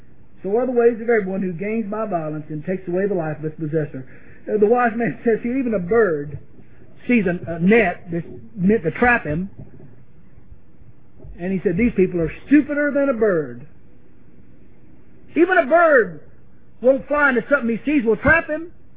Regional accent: Ireland; I'm Irish and I don't curse.

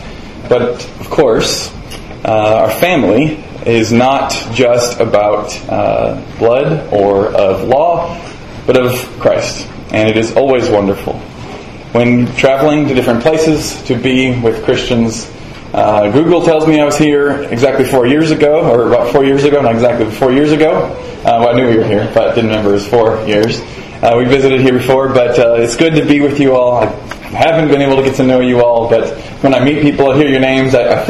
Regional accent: Illinois, United States; I'm from Illinois.

